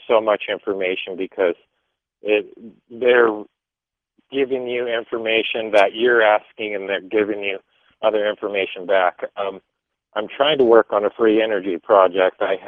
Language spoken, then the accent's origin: English; Torrance, California, United States; born there; I live in a big populated area where most of my physical contact occurred was in Southern California. I was born in Torrance